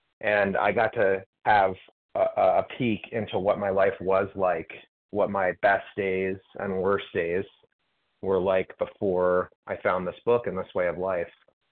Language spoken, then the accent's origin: English; New Jersey, United States; from Florida. I'm formerly from New Jersey, though